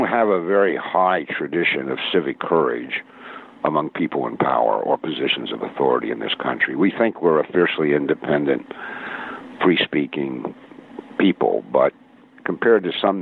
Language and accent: English; Kentucky, United States; now in New York, United States; I grew up in Kentucky, but I came to Columbia to get my PhD.